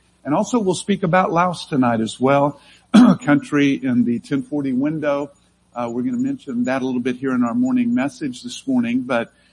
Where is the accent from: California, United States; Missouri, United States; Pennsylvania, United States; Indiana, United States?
Missouri, United States; Lee's Summit; We, growing up in Lee Summit, we would travel down into southern Missouri.